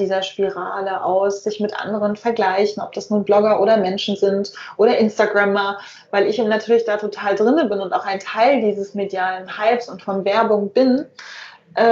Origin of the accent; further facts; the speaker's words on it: Germany; born there; Ich bin ja in der DDR geboren, in der ehemaligen.